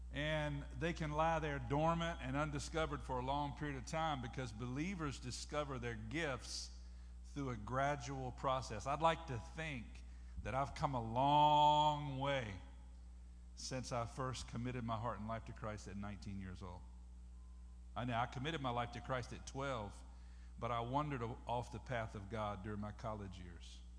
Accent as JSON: {"language": "English", "town": "Hertford", "region": "North Carolina", "country": "United States", "tie": "born or raised there", "said": "the little village, the little hamlet that I grew up in Northeast North Carolina, Hertford."}